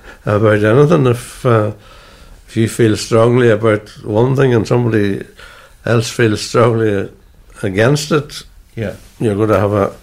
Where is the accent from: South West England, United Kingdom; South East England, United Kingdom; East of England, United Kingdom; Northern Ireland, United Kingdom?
Northern Ireland, United Kingdom; Well, I'm an Ulster man.